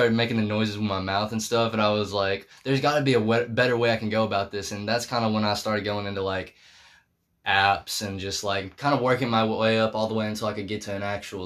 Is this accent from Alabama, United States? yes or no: yes; Muscle Shoals, Alabama, United States; I am from Muscle Shoals, Alabama, and I've been making music for as long as I can remember.